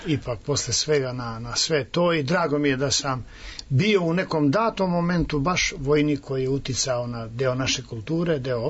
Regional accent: Serbia; born there; A ja sam rodom iz zapadne Srbije, pa sve se uklopilo.

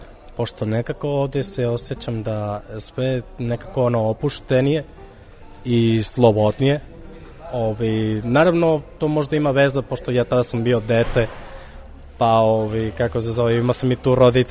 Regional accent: Barcelona, Catalonia, Spain; Serbian is a second language; moved away as an adult; now in Belgrade, Serbia; živim u Beogradu već 10 i po godina, manje više, skoro 11. A ja sam iz Barcelone

